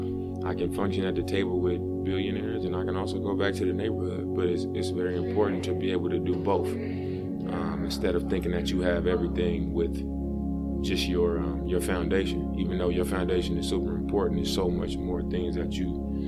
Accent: Oakland, California, United States; I'm from Oakland, I'm tough.

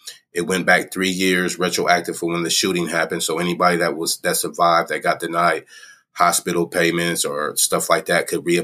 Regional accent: Springfield, Ohio, United States; also born or lived in Dayton; I'm from Dayton, Ohio. I'm a black man in this country. Proud father and still a proud son. Grew up in Springfield, Ohio, to my mother

